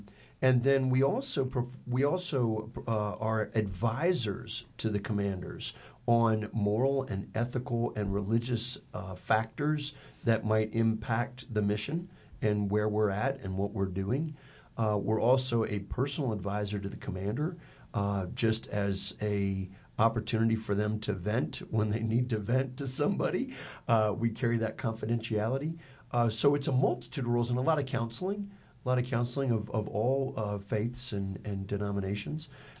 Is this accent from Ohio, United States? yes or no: no; Decatur, Georgia, United States; So growing up in Decatur, Georgia, I've got to claim Stephen Decatur, you know.